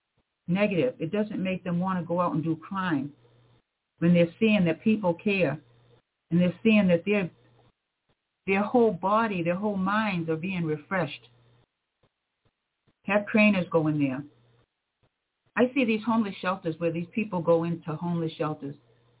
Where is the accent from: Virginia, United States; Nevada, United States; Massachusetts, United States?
Massachusetts, United States; Cape Cod; I was born and raised on Cape Cod. I see Cape Cod on the news now. I don't think I would recognize it if I went on there.